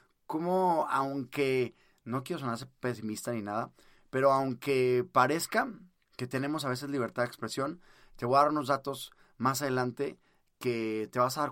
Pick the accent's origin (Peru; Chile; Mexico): Mexico; Acá en México, yo en mi país te puedo platicar desde que sí podemos hablar